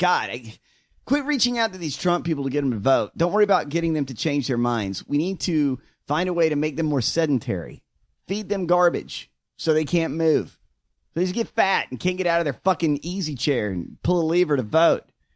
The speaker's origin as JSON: {"language": "English", "region": "Florida", "country": "United States", "said": "I mean, I'm from Florida. I mean, I'm glad the North won as well."}